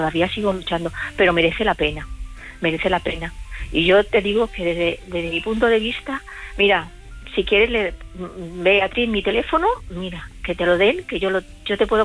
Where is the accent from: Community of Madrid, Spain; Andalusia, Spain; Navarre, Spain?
Community of Madrid, Spain; Madrid; now in Ciudad Real, Spain; Yo vivo en Ciudad Real, soy de Madrid, pero vivo en Ciudad Real.